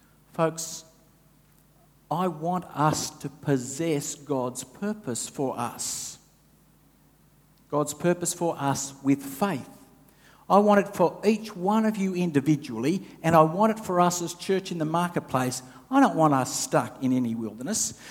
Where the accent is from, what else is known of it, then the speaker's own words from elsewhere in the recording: New South Wales, Australia; I grew up in the Hunter wine region.